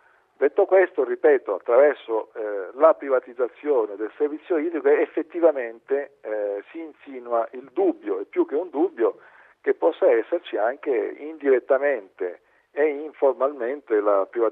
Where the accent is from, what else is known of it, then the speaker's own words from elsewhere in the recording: Sicily, Italy; mi dispiace dirlo, io sono siciliano